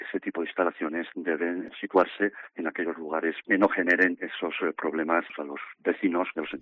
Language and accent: Spanish; Castile and León, Spain; como salmantinos, entendemos que el presidente de la Junta, no voy a decir que tenga que tener un mayor compromiso con Salamanca con respecto a otras provincias